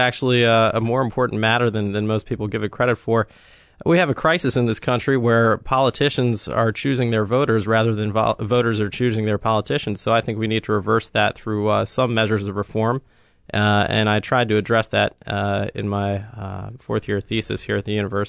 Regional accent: Princeton, New Jersey, United States; now in Charlottesville, United States; Well, actually, this is a funny story. I'm originally from Princeton, New Jersey, and during one of my high school government classes, we were assigned a reading by Larry Sabato.

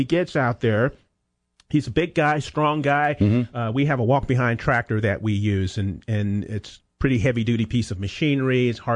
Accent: Arizona, United States; when I was growing up in Arizona, my mom had me out there in 95-degree heat weeding in an Arizona garden.

